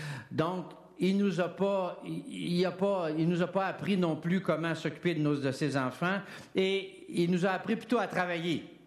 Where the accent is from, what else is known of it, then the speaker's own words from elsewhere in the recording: Quebec, Canada; on n'était pas riche chez nous, je viens du Lac-Saint-Jean.